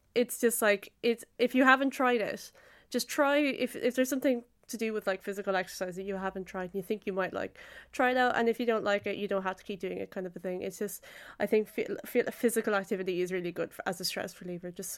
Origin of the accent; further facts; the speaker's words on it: Ireland; You're right, as Irish people, we find it hard to do that.